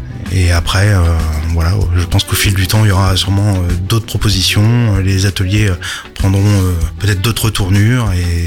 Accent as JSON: {"language": "French", "town": "Le Havre", "region": "Normandy", "country": "France", "tie": "born or raised there", "also_born_or_lived": "Harfleur / Gonfreville / Sainte-Adresse", "said": "né à Harfleur et j'ai grandi à Gonfreville, Sainte-Adresse et au Havre. Et maintenant j'habite en périphérie du Havre. J'ai 36 ans"}